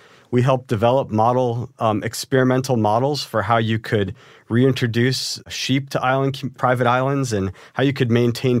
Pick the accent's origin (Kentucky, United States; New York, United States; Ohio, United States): Ohio, United States; Cleveland; I'm actually from Cleveland, Ohio. From the east side of Cleveland.